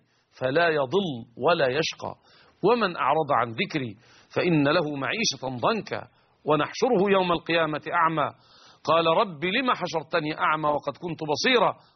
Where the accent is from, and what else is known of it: Egypt